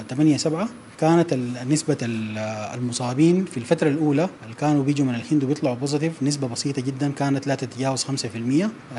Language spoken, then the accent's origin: Arabic; Sudan; إحنا عندنا في السودان هنا